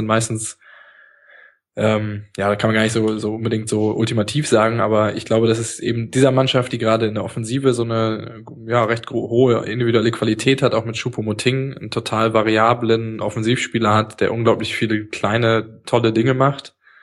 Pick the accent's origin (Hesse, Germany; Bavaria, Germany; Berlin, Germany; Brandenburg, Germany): Berlin, Germany; Ich bin Berliner.